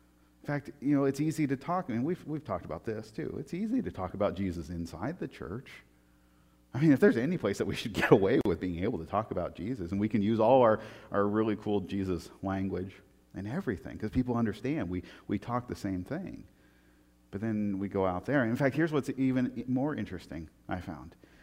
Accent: Portland, United States; You know, and I grew up in Portland, you know.

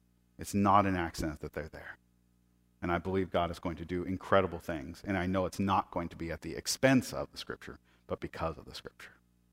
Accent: Portland, Oregon, United States; I'm born and raised in Portland. I love my hometown.

